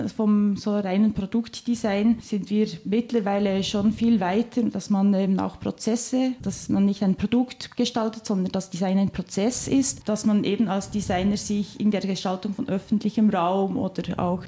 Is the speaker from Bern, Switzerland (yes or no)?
yes; Bern, Switzerland; born there; also born or lived in Barcelona, Spain; ich bin in Bern geboren, aber ich war dann schon auch unterwegs. Ich bin ein Jahr lang zum Beispiel durch Lateinamerika gereist. Ich habe anderthalb Jahre in Barcelona gewohnt.